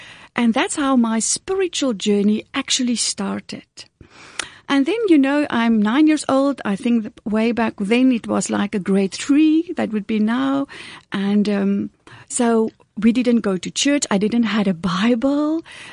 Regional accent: Coles River, South Africa; first language Afrikaans; English is a second language; when I was growing up in Coles River on a farm, in a normal Afrikaans family with siblings and parents in the house.

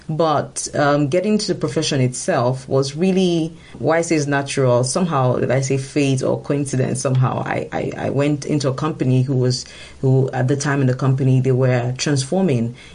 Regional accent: Nigeria; I come from Africa, and Nigeria in particular

